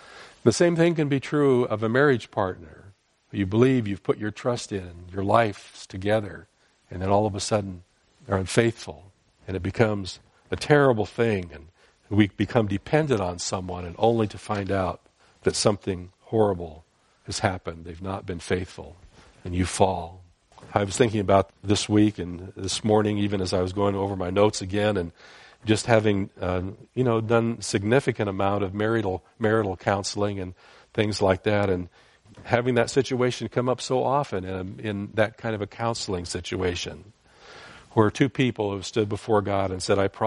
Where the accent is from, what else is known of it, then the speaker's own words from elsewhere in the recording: San Jose, California, United States; Growing up in San Jose, we had down in downtown San Jose, we had a rescue mission down there.